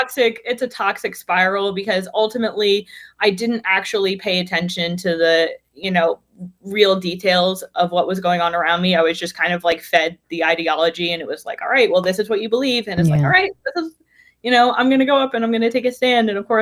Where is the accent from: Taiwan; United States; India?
United States; New York City, New York; So when you say, like, well, how is it growing up in New York? it was a trial by fire. I grew up really quickly.